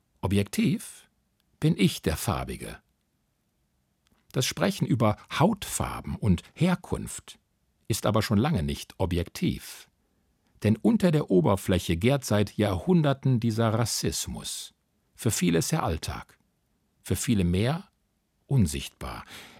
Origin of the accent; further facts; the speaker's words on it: Duisburg, North Rhine-Westphalia, Germany; born there; Ich bin in Deutschland geboren, mitten im Pott in Duisburg.